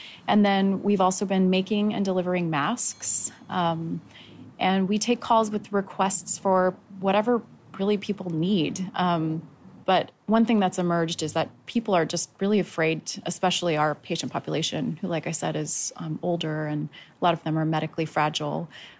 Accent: California, United States; I come from the Bay Area.

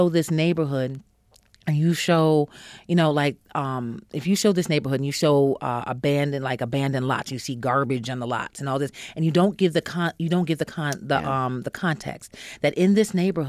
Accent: New York, United States; I'm from New York originally, and a lot of my family lived in Harlem. And so the things that he said and things that are going on, I know that to be the history of where I grew up.

